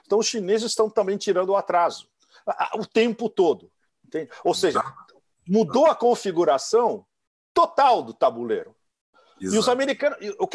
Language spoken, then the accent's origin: Portuguese; Russia; A linha vermelha, quem traça, somos nós, russos.